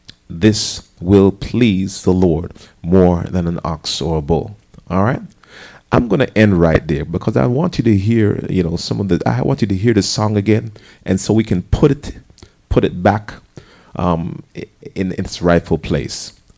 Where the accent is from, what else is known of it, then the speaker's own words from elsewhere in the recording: Jamaica; also born or lived in New Jersey, United States; Now, I grew up in Jamaica, but I also spent some time in New Jersey.